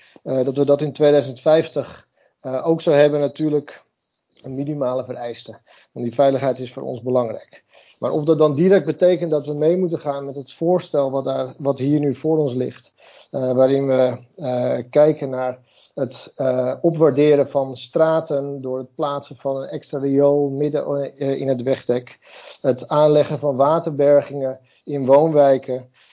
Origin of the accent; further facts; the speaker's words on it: Netherlands; Volgens mij zijn wij Nederlanders het volk wat het meeste oververzekerd is van de wereld.